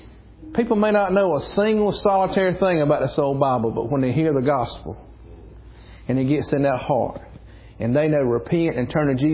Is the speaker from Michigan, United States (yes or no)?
no; Lyesville, North Carolina, United States; I remember when I was a little boy, and I was raised up on Main Street, Lyesville, North Carolina.